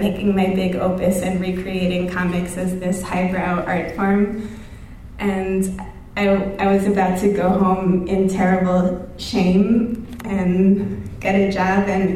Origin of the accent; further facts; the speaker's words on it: New York, United States; I grew up in Jewish towns outside New York City, and I belonged to these really small Jewish, conservative Jewish communities